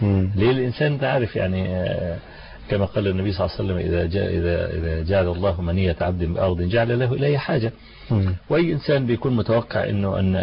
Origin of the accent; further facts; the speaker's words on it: Egypt; أروح خد الطب الألماني ونضمه على الطب عندنا في مصر